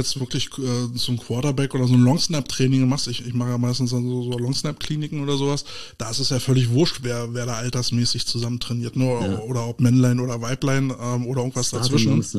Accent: Germany; wo wir die Chance haben, als Deutsche in so eine Liga einzusteigen, dann geht es meistens über die Technik

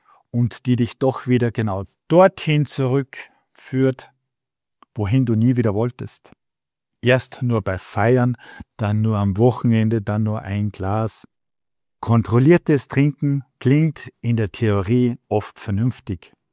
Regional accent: Salzburg, Austria; born there; die Mannschaft meiner Geburtsstadt Salzburg

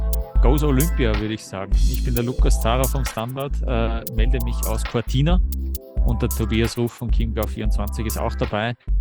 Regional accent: Austria; ja, woher kommst du? Passt, Österreich, aha.

